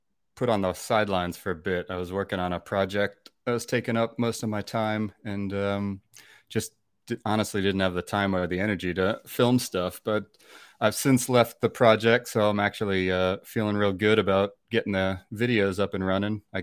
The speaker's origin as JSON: {"language": "English", "region": "Northeast", "country": "United States", "tie": "born or raised there", "said": "So I grew up in the Northeast on the coast, which I think has had a influence on my outlook and whatnot."}